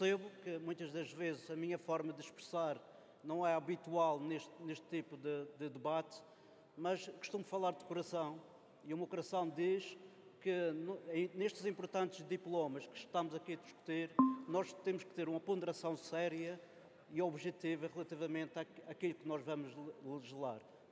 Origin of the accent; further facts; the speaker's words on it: Portugal; considero que todos nós somos portugueses.